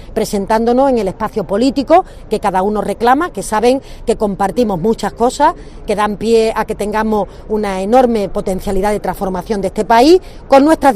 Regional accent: Andalusia, Spain; yo como andaluz andaluza y ciudadana de esta comunidad

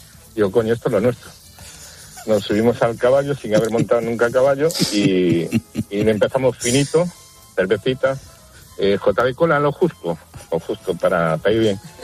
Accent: Galicia, Spain; yo soy un gallego que se va a trabajar a Cádiz

